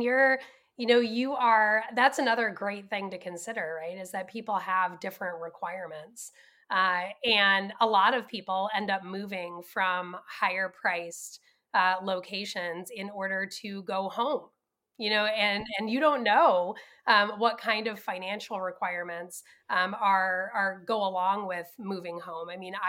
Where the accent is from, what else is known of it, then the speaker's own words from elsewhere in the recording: Mountain View, California, United States; now in Ann Arbor, United States; So I moved from Ann Arbor, Michigan, which is where I'm located now, back home, all the way to Mountain View, California.